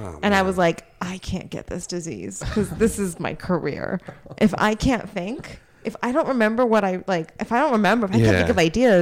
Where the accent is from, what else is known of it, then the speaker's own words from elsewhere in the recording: Los Angeles, California, United States; So when I was born, they lived around Westwood, and then we moved to like Miracle Mile-ish area by the WGA.